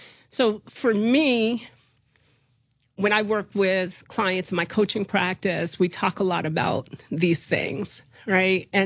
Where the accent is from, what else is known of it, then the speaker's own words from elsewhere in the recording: Montclair, New Jersey, United States; I'm from Montclair.